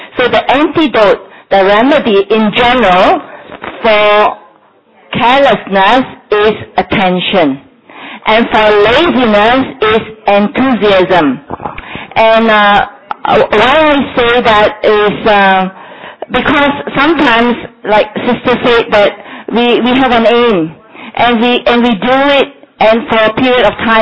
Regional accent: Porto, Norte, Portugal; English is a second language; I'm sister from Oporto, Portugal

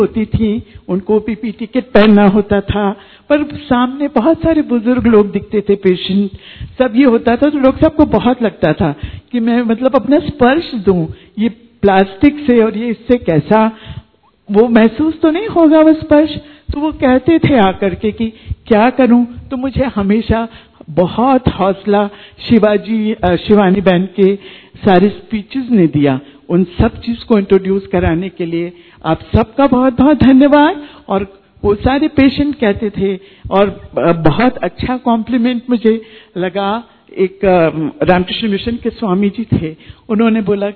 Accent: Indore, Madhya Pradesh, India; मैं इंदौर से आई हूँ।

